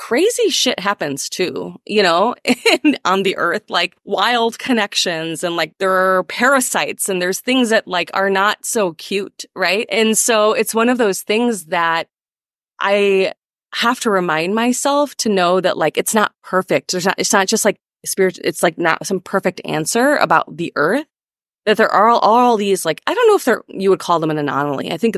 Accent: United States; I'm an American. I was born and raised in America. When I go to India, I don't feel like I'm Indian.

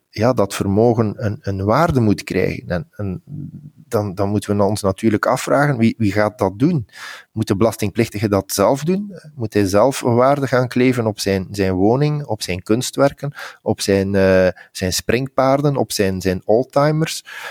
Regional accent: Belgium; Als ik als Belg een kapitaal heb

